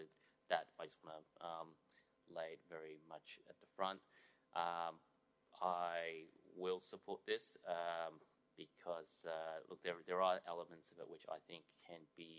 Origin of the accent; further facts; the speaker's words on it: Shanghai, China; now in Melbourne, Australia; I grew up in Shanghai, and I saw the growth of Pudong on the other side